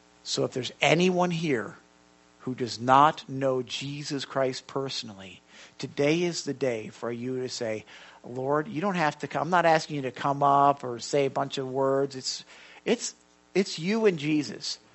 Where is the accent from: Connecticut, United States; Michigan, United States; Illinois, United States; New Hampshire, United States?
Illinois, United States; Chicago; I'm a Southsider from Chicago, but I like the White Sox and the Cubs.